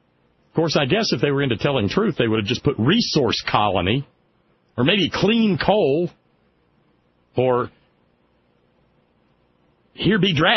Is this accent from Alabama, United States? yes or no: yes; Alabama, United States; As I've mentioned before, growing up in Alabama, every time my family, you know, when the rest of the world was going to the beach or Six Flags or somewhere fun